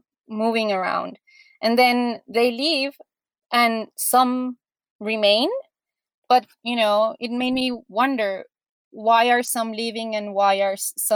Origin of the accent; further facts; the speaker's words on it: Colombia; my home country, which is Colombia